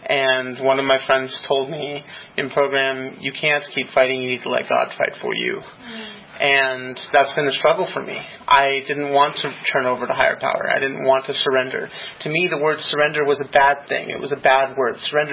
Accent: Denver, Colorado, United States; let me share first that I'm from Denver, Colorado.

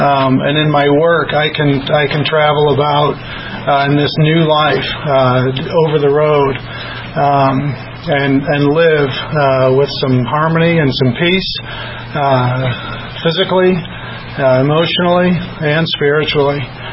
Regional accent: St. Louis, Missouri, United States; now in Colorado, United States; I'm from St. Louis, Missouri, but now I do live here in Colorado.

